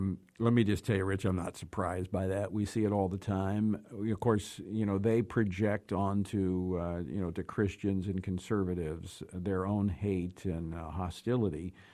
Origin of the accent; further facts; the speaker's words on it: Louisiana, United States; In fact, it made its way to my home state of Louisiana.